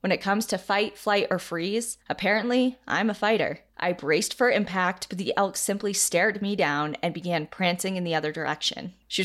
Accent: Colorado, United States; Growing up in Colorado, I know all of this information

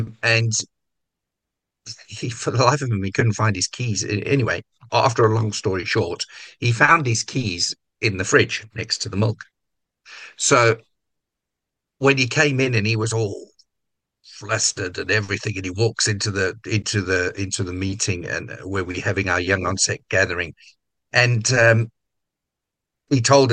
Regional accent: South Africa; also born or lived in Hartlepool; Yes, I was born in Hartlepool, grew up in South Africa, born in Hartlepool.

